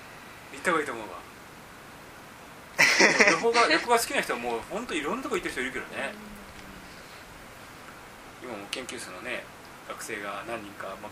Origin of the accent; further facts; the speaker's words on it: Kansai, Japan; now in Tokyo, Japan; 僕ね、まあ、あの関西出身だけど、まあ、東京に来てもう長いわけですよ、